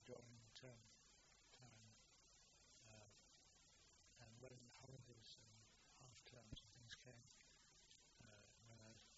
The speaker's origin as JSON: {"language": "English", "town": "Pontypridd", "region": "Wales", "country": "United Kingdom", "tie": "born there", "said": "I was born in Pontypridd, South Wales, mining area."}